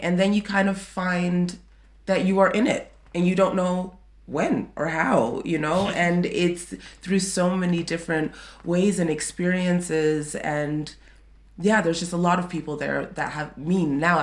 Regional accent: New York, United States; moved away as an adult; So, you know, I was coming from New York also. So innately, as an American, I'm a hustler.

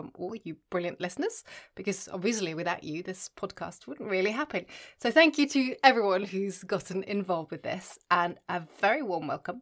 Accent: Norway; I grew up in Norway.

